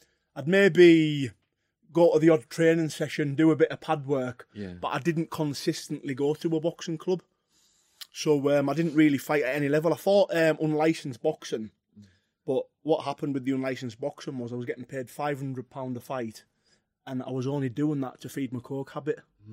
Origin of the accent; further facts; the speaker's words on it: Harraby, North West England, United Kingdom; Yeah, I mean, where I'm from, Harraby, it was really rough when I was young. It was really rough.